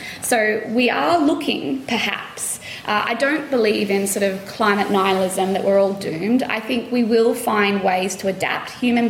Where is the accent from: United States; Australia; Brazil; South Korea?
Australia; there is a real space, I think, for nations such as my home country, Australia, but also the UK